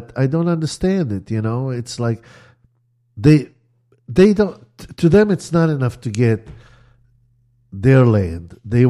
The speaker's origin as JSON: {"language": "English", "country": "Israel", "tie": "born or raised there", "said": "When I was growing up in Israel as a child"}